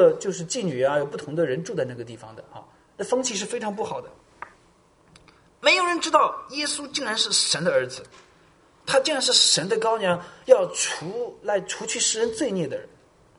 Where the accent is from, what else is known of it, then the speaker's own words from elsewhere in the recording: China; 我是从国内来的